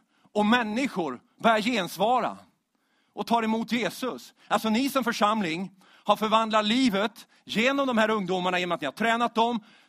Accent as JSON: {"language": "Swedish", "town": "Växjö", "region": "Kronoberg County", "country": "Sweden", "tie": "born there", "said": "Växjö. Där är jag född för dessutom. Hörs inte på dialekten, eller hur, va? Nej, men det är jag faktiskt. Jag är född i Växjö."}